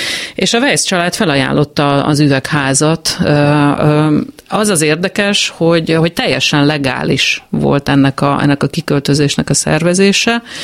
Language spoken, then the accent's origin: Hungarian; Tatabánya, Komárom-Esztergom, Hungary; Én tatabányai gyerek vagyok, és egy kicsit ilyen gyerekkori élmények jöttek elő